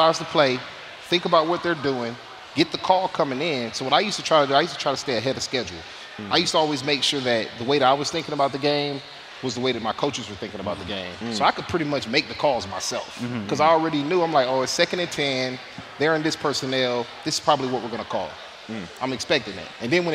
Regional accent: Florida, United States; By the way, I'm from Florida, guys. That is Florida jargon for fight.

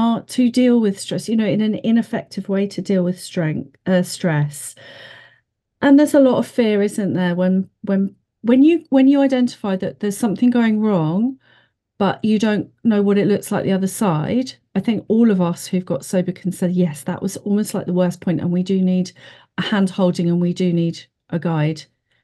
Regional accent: South East England, United Kingdom; I'm a coach, an author, and I'm a Brit mum from West Sussex.

